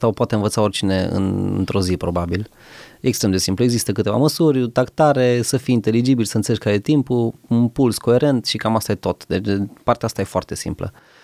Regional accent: Deva, Hunedoara County, Romania; Eu sunt originar din Deva și asta se întâmpla în Deva.

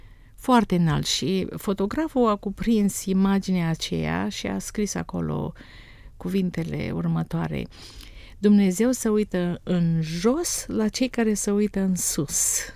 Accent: Iași, Iași County, Romania; Deci m-am născut în Iași, după sobă în bucătărie, am crescut adolescența, mai mult de sculți.

